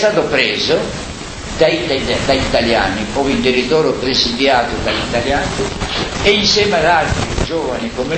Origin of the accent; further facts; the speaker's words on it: Saviano, Campania, Italy; born there; io sono nato vicino a Napoli, a Saviano.